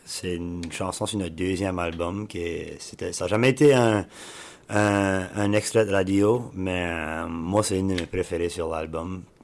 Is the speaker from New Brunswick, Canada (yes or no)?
yes; Barachois, New Brunswick, Canada; Ma mère vient de Barachois. Moi, mm-hmm. j'ai grandi à Barachois.